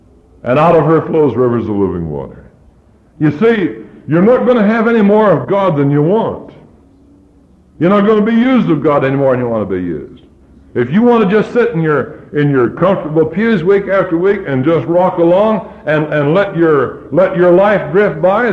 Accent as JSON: {"language": "English", "region": "Colorado", "country": "United States", "tie": "born or raised there", "said": "When I was a boy, I was raised in Colorado. That was my home."}